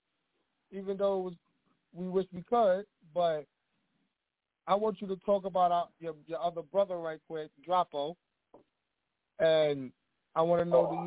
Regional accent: New York, United States; I'm from New York, so I know.

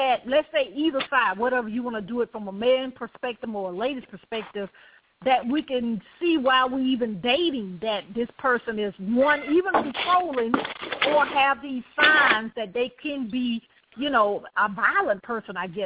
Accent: the South, United States; And, you know, I always say, because I'm from the South

